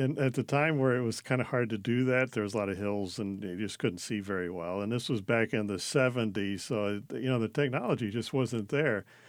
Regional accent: Missouri, United States; So I grew up in Missouri, south of St. Louis, so in the southern part of Missouri.

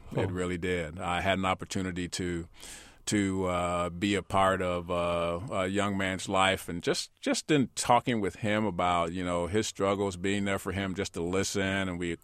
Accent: Chicago, Illinois, United States; I grew up in Chicago, on the west side of Chicago, and went to a small school over in western Illinois, Quincy College at the time.

